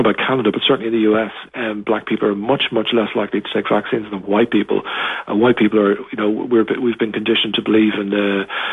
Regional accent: Dublin, Leinster, Ireland; now in Belfast, United Kingdom; I'm from the south of Ireland, yeah. Ireland is a small little island, but I'm from Dublin. I guess I grew up in Dublin, but I live in Belfast, Northern Ireland.

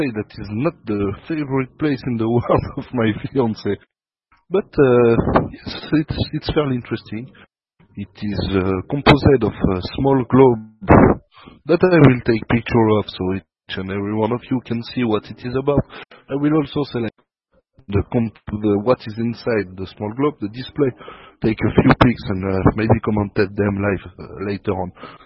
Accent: Geneva, Switzerland; from Geneva, Switzerland.

